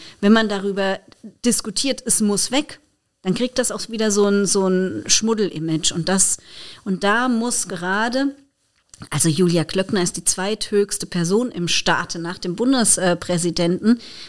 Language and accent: German; Mainz, Rhineland-Palatinate, Germany; wie man bei uns in Mainz sagt